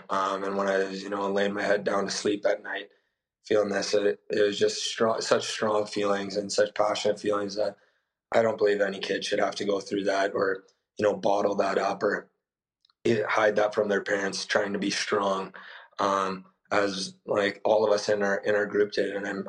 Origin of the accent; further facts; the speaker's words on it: Saskatchewan, Canada; also born or lived in Calgary; being a minority in the prairies in Saskatchewan and then in Calgary, it wasn't easy growing up.